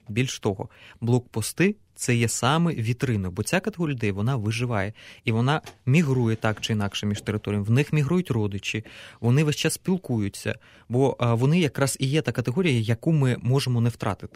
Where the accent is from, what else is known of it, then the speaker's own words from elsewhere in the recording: Horlivka, Donetsk Oblast, Ukraine; Так, при тому, що я взагалі з Горлівки так, в Донецьку навчався.